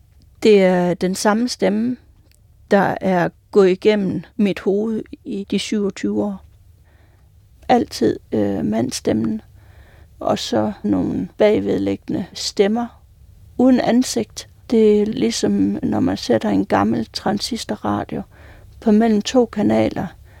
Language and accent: Danish; Ribe, Region of Southern Denmark, Denmark; og jeg kommer fra Ribe.